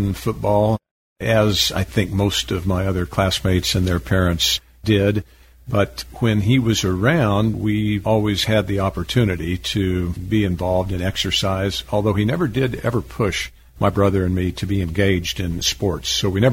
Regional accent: Norman, Oklahoma, United States; From the time we were younger, we were always in Sunday school, and it was an important part of my growing up in Norman.

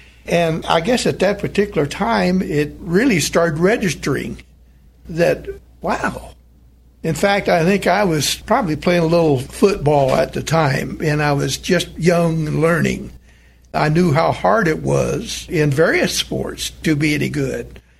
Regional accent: Marion, Ohio, United States; born there; I was born in Marion, Ohio.

